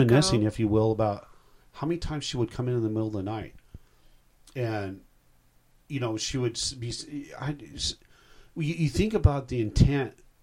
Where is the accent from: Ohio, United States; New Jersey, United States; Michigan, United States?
Michigan, United States; Battle Creek; born there; I was born in Battle Creek, Michigan.